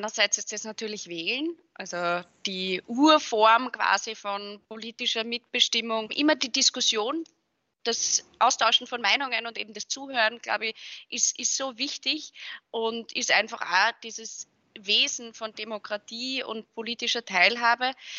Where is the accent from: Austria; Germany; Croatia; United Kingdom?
Austria; Wels, Upper Austria; bei mir zu Hause in meiner Heimatstadt, das ist Wels in Oberösterreich.